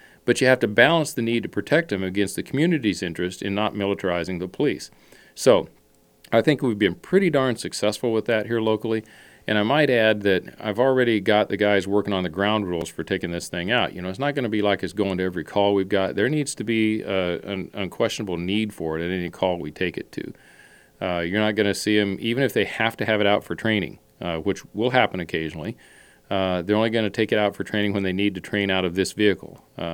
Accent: Kansas, United States; a young officer or even a kid growing up in Kansas.

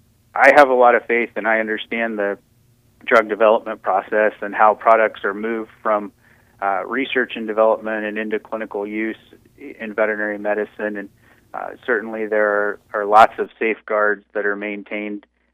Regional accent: Kansas, United States; born there; I'm actually from Kansas, South Central Kansas. I'm a Kansas-born native.

